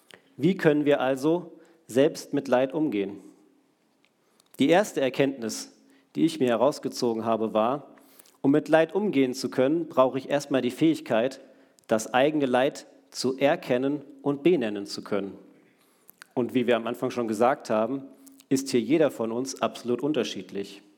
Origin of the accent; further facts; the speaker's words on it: Rimbach, Hesse, Germany; Ich habe meine Heimat Rimbach wirklich geliebt. Aber wir mussten umziehen und als Kind muss man einfach mit umziehen. Ich konnte nicht dort bleiben. Also kamen wir in Lauterbach an.